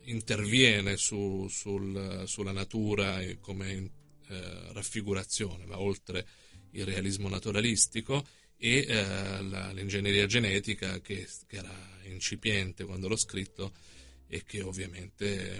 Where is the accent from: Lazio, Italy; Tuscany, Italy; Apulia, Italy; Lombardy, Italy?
Lazio, Italy; Gaeta; Sono di Gaeta, che è una città ancorché del Lazio di cultura napoletana, e però poi Roma è diventata uno dei miei centri di autobiografia